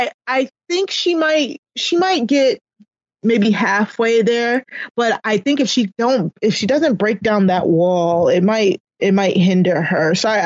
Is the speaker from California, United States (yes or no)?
no; Maryland, United States; Again, I'm from Maryland.